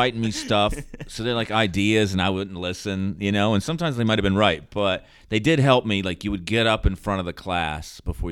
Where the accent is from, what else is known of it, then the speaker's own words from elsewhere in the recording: Charlotte, North Carolina, United States; moved away as an adult; now in New York, United States; I grew up, born and raised in Charlotte, yeah.